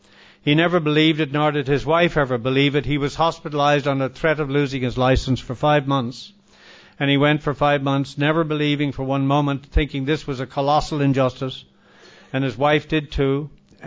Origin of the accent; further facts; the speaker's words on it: Australia; I should be grateful for being in any seat or any plane or being an Australian, being invited there to do some work.